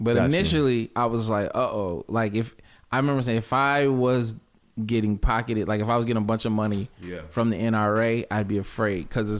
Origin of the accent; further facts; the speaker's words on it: Jonesboro, Georgia, United States; I'm a dude from the South, from Jonesboro, Georgia.